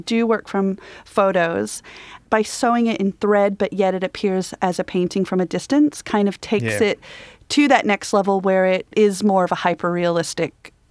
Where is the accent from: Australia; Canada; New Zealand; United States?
Australia; I thought back to this piece that I'd made as a kid growing up in Australia.